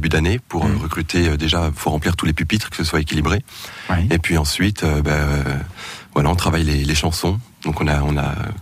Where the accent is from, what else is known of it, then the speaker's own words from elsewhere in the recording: Reims, Grand Est, France; je suis de Reims et j'ai fait le conservatoire en orgue